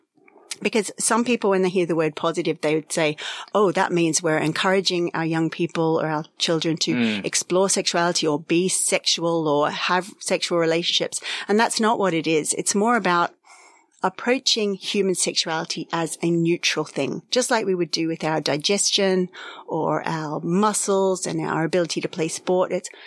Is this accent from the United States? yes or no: no; Ireland; And I think sometimes when we default to that, oh yeah, we're Irish.